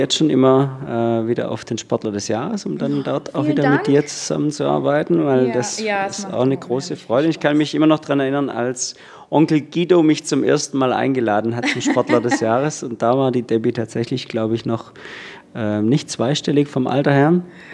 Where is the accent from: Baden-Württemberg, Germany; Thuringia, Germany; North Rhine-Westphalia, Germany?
Baden-Württemberg, Germany; also, ja, aber gut, ich komme aus dem Schwarzwald.